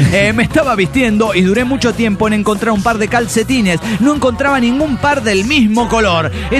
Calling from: León, Guanajuato, Mexico; León, Guanajuato, hermanos. ¿Cómo están?

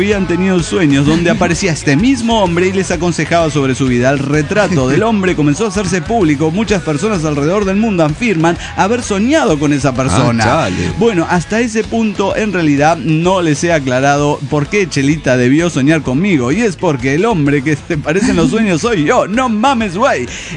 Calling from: Tlaquepaque, Jalisco, Mexico; de Tlaquepaque.

